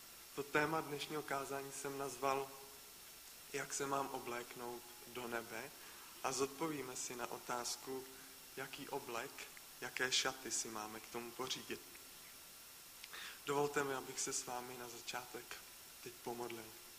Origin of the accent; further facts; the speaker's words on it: Jílové u Děčína, Ústí nad Labem Region, Czechia; moved away as an adult; now in Prague, Czechia; narodil jsem se v Děčíně, v Jílovém u Děčína. Tam jsem i vyrůstal, ale pak na vysokou školu jsem se dostal do Prahy a tam jsem i zůstal a teď tam pracuji už 3 roky.